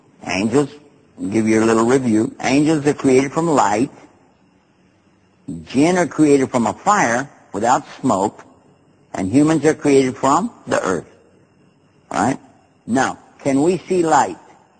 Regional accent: Texas, United States; In my country, you know I'm from Texas, right?

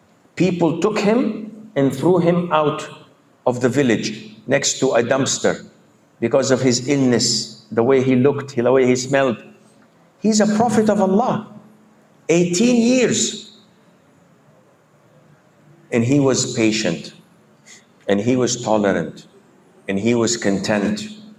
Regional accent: Saudi Arabia; I come from Saudi Arabia. Women usually cover their faces.

